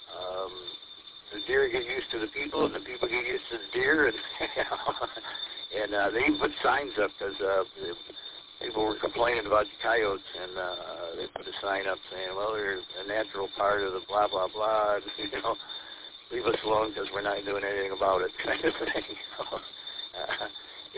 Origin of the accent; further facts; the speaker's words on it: Roseville, Michigan, United States; I grew up in Roseville there. Right down from what's now the, Macomb Mall, or was.